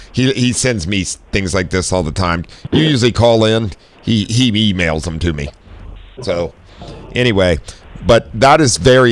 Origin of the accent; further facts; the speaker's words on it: Midwest, United States; I grew up in the Midwest, and Yugo was a brand new car